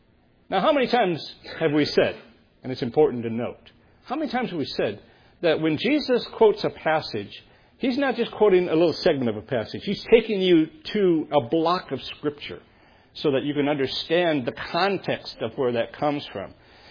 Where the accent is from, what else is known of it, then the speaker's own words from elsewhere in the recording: Texas, United States; I'm from Texas, and doesn't that mean Texas, you know?